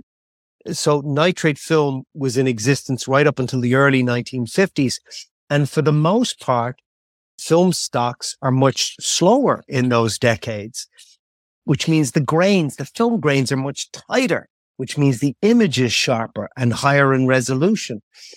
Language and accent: English; Ireland; I grew up in Ireland and just that film culture didn't really exist there.